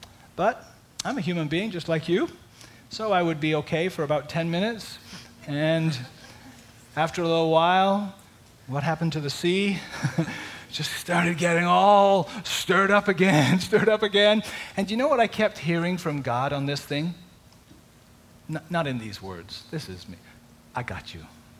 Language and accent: English; United Kingdom; You know, as a, I'm British, so I have a certain way of conducting myself.